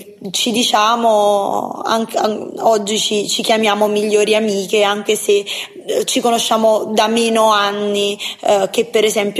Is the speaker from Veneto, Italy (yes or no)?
no; Naples, Campania, Italy; ho 27 anni e vengo da Napoli.